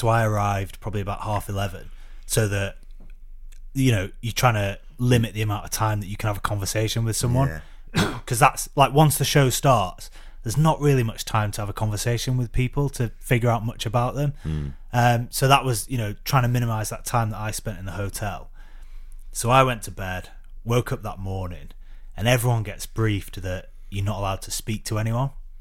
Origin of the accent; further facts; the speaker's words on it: Preston, North West England, United Kingdom; Because I don't go back to Preston very much, so my accent's probably gone quite a lot.